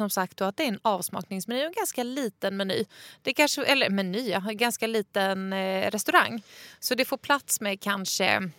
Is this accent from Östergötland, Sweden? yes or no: yes; Norrköping, Östergötland, Sweden; now in Stockholm, Sweden; Ja, jag var hemma i Norrköping och min mamma sa så här: vi går aldrig ut och äter i Norrköping. Det gör vi bara när vi kommer till dig till Stockholm.